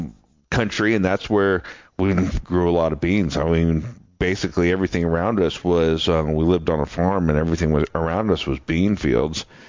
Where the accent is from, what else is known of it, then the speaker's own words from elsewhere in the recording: Nebraska, United States; Yeah, we used to, growing up in Nebraska, when I was a kid